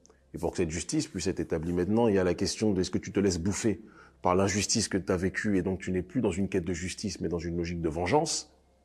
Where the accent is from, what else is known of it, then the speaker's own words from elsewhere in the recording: France; Je suis béninois de nationalité, né en France, donc j'ai grandi, vécu 29 ans de ma vie en France, donc français aussi, quoi que j'en dise.